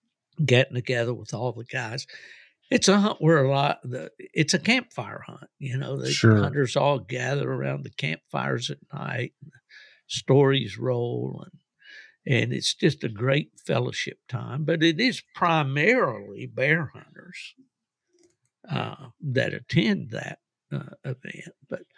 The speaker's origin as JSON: {"language": "English", "region": "West Virginia", "country": "United States", "tie": "born or raised there", "said": "who are from my home state of West Virginia"}